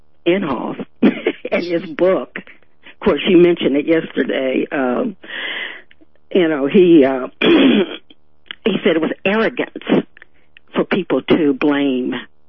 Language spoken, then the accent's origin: English; Beckley, West Virginia, United States; born there; as you know, I was born in Beckley